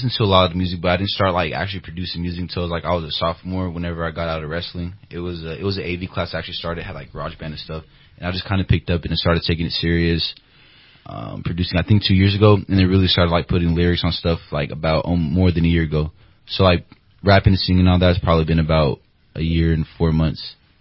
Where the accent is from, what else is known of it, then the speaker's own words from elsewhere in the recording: Amarillo, Texas, United States; Amarillo, Texas.